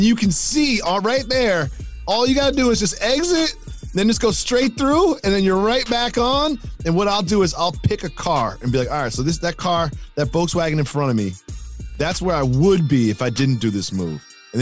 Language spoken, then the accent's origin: English; Amherst, Massachusetts, United States; So this weekend, went back to my hometown of Amherst, Massachusetts. Shout out to the 413.